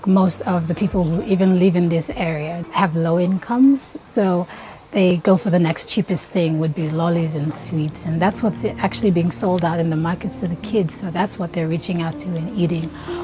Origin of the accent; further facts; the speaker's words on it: Papua New Guinea; I'm from Southern Highlands, Simbu and Madang.